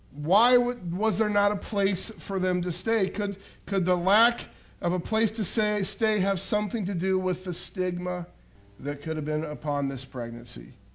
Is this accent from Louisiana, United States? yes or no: no; Pickwell, Ohio, United States; In my hometown in Pickwell, Ohio, one year when we were celebrating Christmas